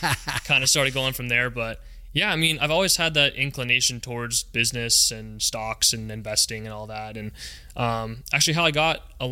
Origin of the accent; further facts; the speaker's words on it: California, United States; Yeah, so I grew up in Placid County my whole life, either Newcastle or Loomis, pretty much lived there my whole life.